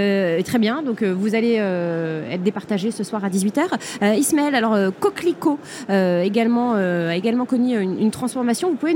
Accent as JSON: {"language": "French", "town": "Lyon", "region": "Auvergne-Rhône-Alpes", "country": "France", "said": "Je suis lyonnaise, ça tombe bien."}